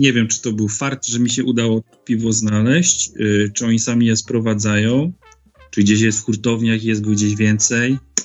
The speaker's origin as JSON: {"language": "Polish", "region": "coast", "country": "Poland", "said": "Ja wiesz, pochodzę tam z nadmorza."}